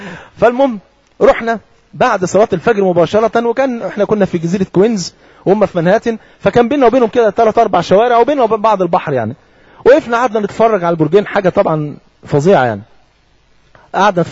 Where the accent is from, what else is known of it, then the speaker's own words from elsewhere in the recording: Egypt; يعني اذكر ان بعض الشباب عندنا في مصر كان ليهم جار ما بيصليش